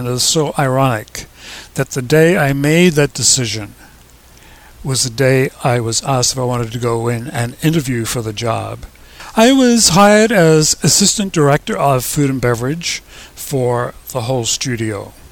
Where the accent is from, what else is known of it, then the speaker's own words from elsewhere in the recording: New Zealand; also born or lived in Australia; now in United States; Yes, I'm from New Zealand originally and lived in Australia and then ended up in the US in 78.